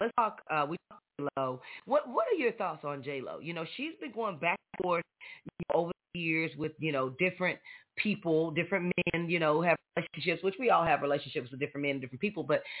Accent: Fort Worth, Texas, United States; You know, we're both from Texas. You know, both, you know, she's raised in Houston. I'm raised in Dallas, Fort Worth specifically.

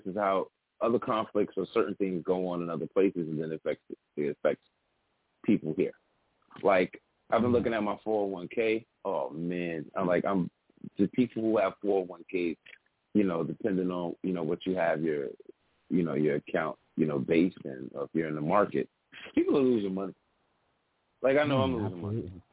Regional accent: Brownsville, New York, United States; born there; I was born in Brownsville.

